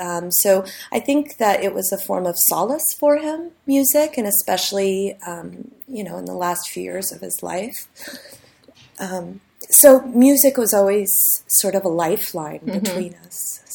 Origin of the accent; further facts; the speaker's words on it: San Francisco, California, United States; My parents brought me to a lot of protests growing up in San Francisco, went to a lot of political, theater, the mime troupe.